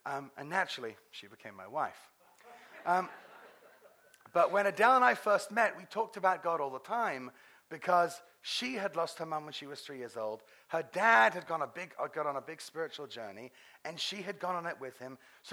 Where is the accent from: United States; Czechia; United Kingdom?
United Kingdom; England; accent: British; also born or lived in Israel / Paris, France; So I was born in Israel to a Scottish father, a Moroccan Jewish mother. I was raised in England and for 3 years in Paris, France.